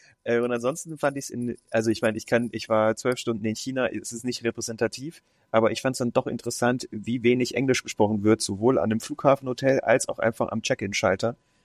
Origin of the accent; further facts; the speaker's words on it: Cologne, North Rhine-Westphalia, Germany; Als kölscher Jung bin ich extra zu Karneval wieder da, ja.